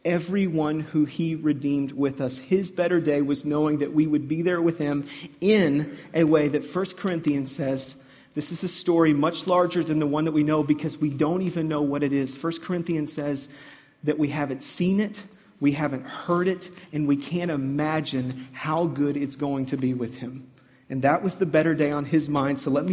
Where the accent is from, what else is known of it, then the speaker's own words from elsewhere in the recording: United States; I'm an American. I am buoyed by First Amendment rights.